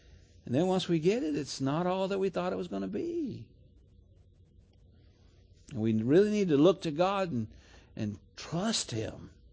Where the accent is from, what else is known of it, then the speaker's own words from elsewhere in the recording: Florida, United States; Well, I'm from South Florida. If we had possums down there, I never saw them.